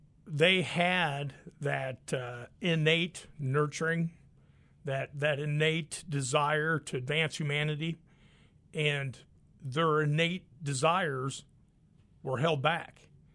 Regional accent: Burlington, United States; I grew up in Burlington, was born here. My great-grandparents lived here, my grandparents, my mom and my dad.

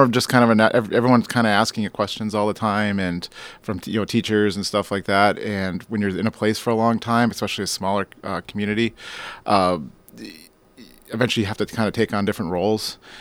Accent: Minnesota, United States; I grew up in Minnesota. Started down a path towards engineering at one point

